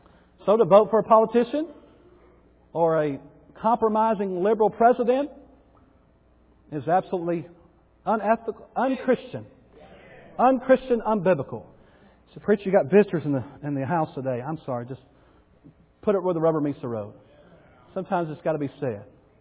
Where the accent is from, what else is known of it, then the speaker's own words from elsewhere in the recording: United States; We may have our problems, but I'm glad I'm American this morning. And not born in China, not in any other places.